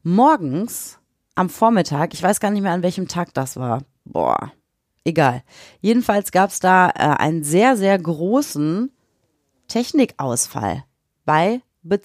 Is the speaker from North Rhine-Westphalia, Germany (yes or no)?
yes; Bottrop, North Rhine-Westphalia, Germany; ich habe das früher auch gerne gemacht, so als Kind oder Jugendliche. Bei uns in Bottrop